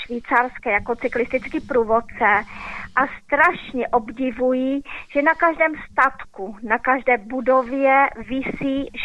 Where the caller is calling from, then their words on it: Moravia, Czechia; Z Moravy. Strašně ráda vás poslouchám